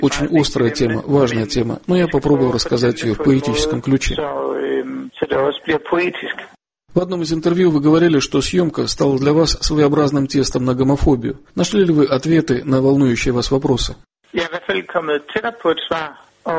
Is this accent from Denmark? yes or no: yes; Denmark; Буквально в эти дни мой родной город переживает шок после нападения